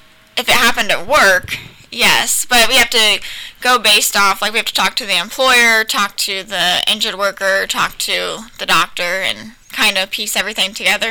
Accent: Alabama, United States; Well, I'm from Alabama, so.

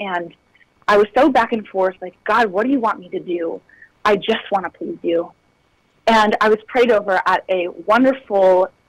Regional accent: Ohio, United States; now in Southern California, United States; I say it proudly out here in Southern California. I say, oh, I'm from Ohio. Now, there won't be a lot of people that are also from Ohio. I'll give you that. But loved growing up in Ohio, besides the cold weather.

